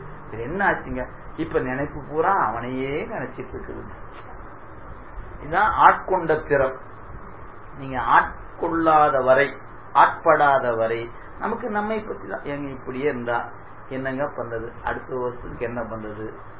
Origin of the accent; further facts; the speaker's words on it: Bhavani, Tamil Nadu, India; நாங்க பிறந்து வளர்ந்தது அப்படிங்கிற சூழல்லாம் பாத்தீங்கன்னா, நம்முடைய பவானில மேற்கு தெருவில் தான் எங்களுடைய பிறப்பு வளர்ப்பு